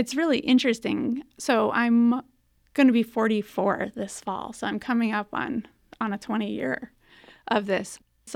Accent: Alaska, United States; And I grew up in Alaska, and there were so many people who, because everything was so seasonal

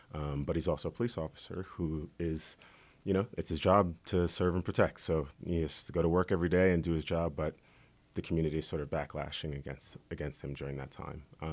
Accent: Staten Island, New York, United States; But growing up in Staten Island, that one really hit home. That was like, I used to deliver pizza in that neighborhood.

